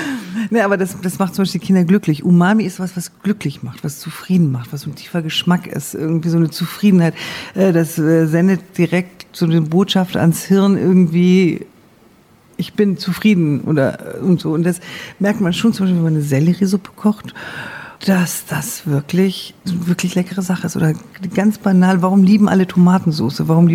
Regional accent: Iran; moved away as an adult; now in Germany; ich bin ja Halbiranerin, mein Vater war Iraner, ich bin auch im Iran aufgewachsen, habe da Abitur gemacht und bin erst dann mit 20 nach Deutschland gekommen.

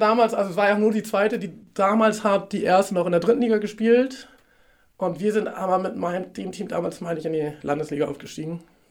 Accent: Schleswig-Holstein, Germany; ich bin in Aschenberg aufgewachsen und bei TSV Plön habe ich meine Jugend gespielt und bin dann für meine Ausbildung und mein Abi nach Kiel gezogen

